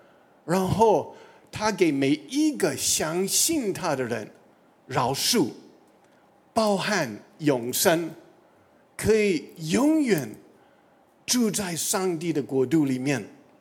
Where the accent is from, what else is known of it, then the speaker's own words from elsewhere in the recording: United States; now in Taiwan; 我们美国人觉得华人蛮有智慧